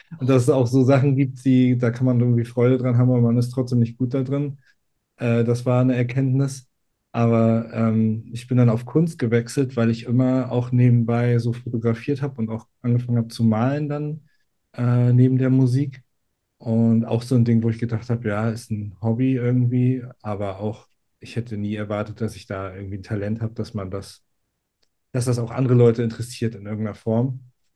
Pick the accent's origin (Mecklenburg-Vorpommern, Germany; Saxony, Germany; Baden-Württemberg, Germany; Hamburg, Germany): Mecklenburg-Vorpommern, Germany; Greifswald; born there; weil ich bin ja gebürtig aus Greifswald und bin dann auch zum Studium da geblieben